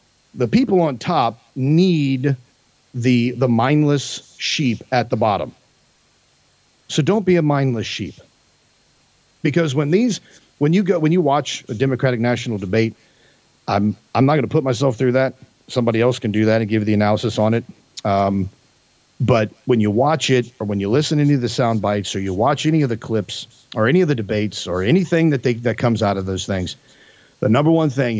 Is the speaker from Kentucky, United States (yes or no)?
yes; Kentucky, United States; For some reason, I'm going with a lot of barnyard analogies right now because I'm from Kentucky. That's what you do.